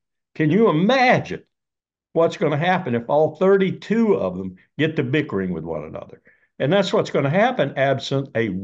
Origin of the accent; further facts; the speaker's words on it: South Carolina, United States; I know him. I'm from South Carolina.